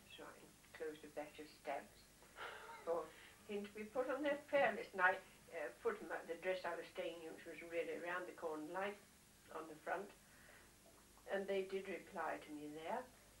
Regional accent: Hayes, London, United Kingdom; So I said, have you? Oh, I come from Hayes.

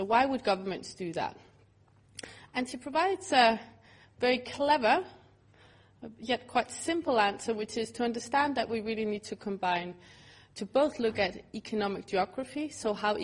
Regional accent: Denmark; It's a source of great jealousy from my home country of Denmark that they found so much oil.

